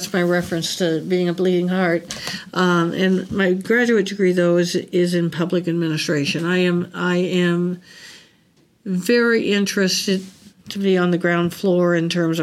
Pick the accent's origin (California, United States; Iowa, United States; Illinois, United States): California, United States; also born or lived in Colorado; now in Omaha, United States; I mean, I grew up in California. I lived in Colorado for a while and all that.